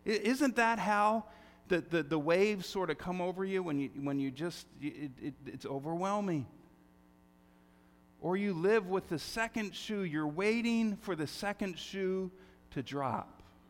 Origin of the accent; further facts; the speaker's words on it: New Jersey, United States; I don't know, growing up in the Jersey Shore or being around beaches, one of the things that was always sort of interesting